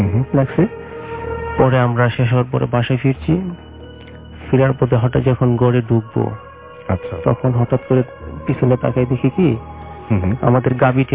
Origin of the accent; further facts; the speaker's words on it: Kishoreganj, Dhaka Division, Bangladesh; আমি কিশোরগঞ্জ থেকে আসছি, আমাদের নিকলি উপজেলা সাতিরচর গ্রাম থেকে।